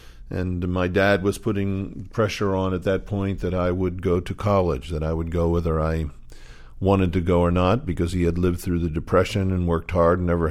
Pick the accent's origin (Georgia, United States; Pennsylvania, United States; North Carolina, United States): Pennsylvania, United States; Philadelphia; My experience growing up in Philadelphia is filled with fond memories. It was the early 1950s.